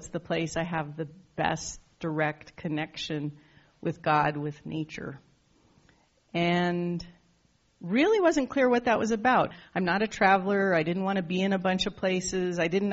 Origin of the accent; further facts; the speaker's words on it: Denver, Colorado, United States; born there; I was born in Denver, and Denver was my home